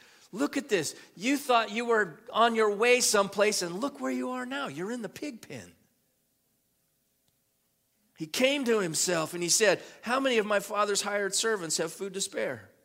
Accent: California, United States; Hey, I grew up in California. I have to know a few, right?

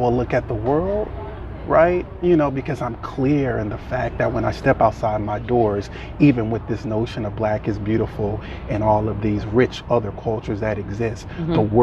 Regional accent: Los Angeles, California, United States; I grew up in South LA at a time where I lived in a neighborhood that was diverse, right?

